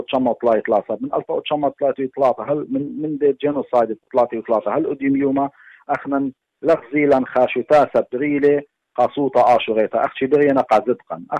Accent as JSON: {"language": "Arabic", "country": "Iraq", "said": "وخي عراق واني عراقي"}